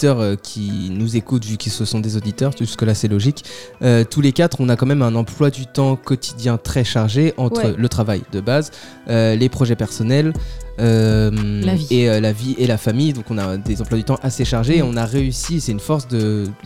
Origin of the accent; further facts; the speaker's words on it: Paris, Île-de-France, France; je viens de Paname, avec le petit doigt en l'air, de Paname.